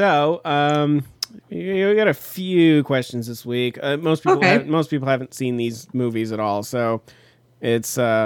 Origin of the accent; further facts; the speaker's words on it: Tucson, Arizona, United States; So I grew up in Tucson, Arizona, and I would have to drive to Phoenix, which is about 90 minutes away.